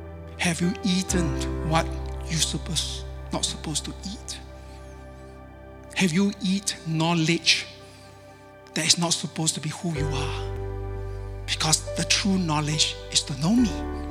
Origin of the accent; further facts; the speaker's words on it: Singapore; English is a second language; I'm from Singapore, my English not so good.